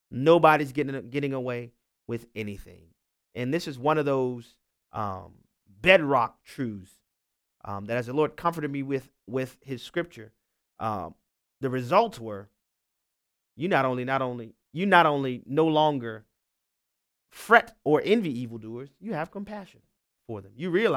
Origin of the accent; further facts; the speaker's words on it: New Orleans, Louisiana, United States; Y'all know I'm from New Orleans.